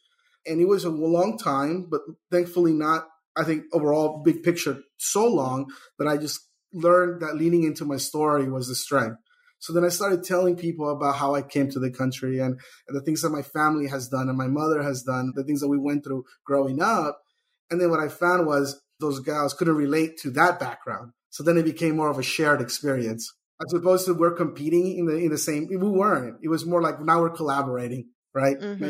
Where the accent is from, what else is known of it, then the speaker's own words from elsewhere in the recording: El Salvador; now in United States; So I'm from El Salvador. I was born there. I'm the oldest of three.